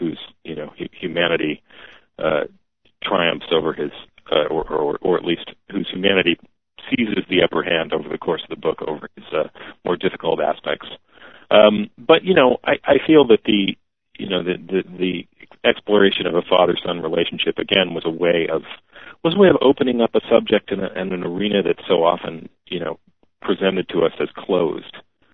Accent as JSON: {"language": "English", "town": "Los Angeles", "region": "California", "country": "United States", "tie": "born or raised there", "said": "I grew up in Los Angeles and grew up in Hollywood and grew up very much questioning its, questioning a lot of things about it."}